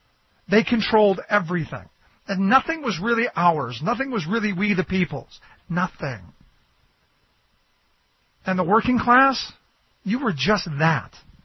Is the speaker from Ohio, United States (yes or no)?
yes; Cleveland, Ohio, United States; like where I grew up in Cleveland.